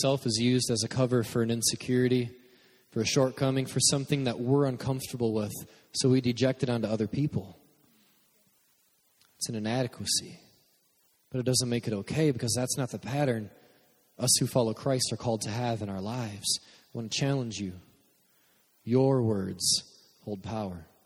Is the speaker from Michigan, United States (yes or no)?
yes; Michigan, United States; We're from Michigan. It's kind of a thing that they do here, but it doesn't make it all right.